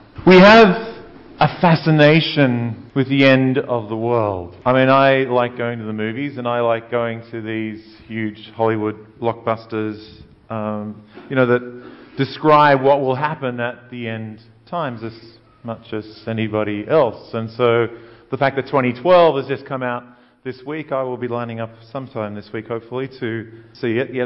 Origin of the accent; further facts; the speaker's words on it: Brogo, New South Wales, Australia; Maybe it's, you know, place where I came from Brogo. That kind of territory. And so you know, like I know that as a country kid.